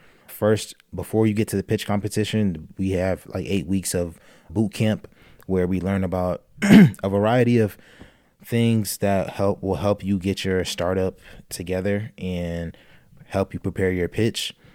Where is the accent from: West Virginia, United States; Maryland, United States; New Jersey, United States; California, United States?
New Jersey, United States; I know for me personally, because I'm from New Jersey, I'm interested to see what Rutgers does.